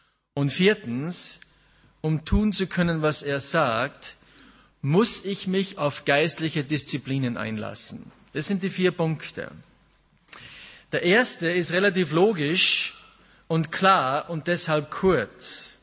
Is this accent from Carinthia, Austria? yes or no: no; Schladming, Styria, Austria; Ich bin aus Österreich, Schladming, ist in der Nähe von Salzburg.